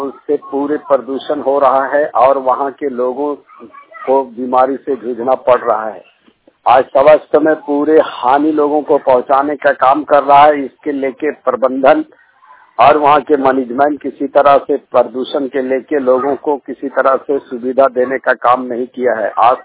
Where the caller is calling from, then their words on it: Hazaribagh, Jharkhand, India; Mobile media reporter चुरचुर प्रखंड हजारीबाग से बोल रहा हूँ।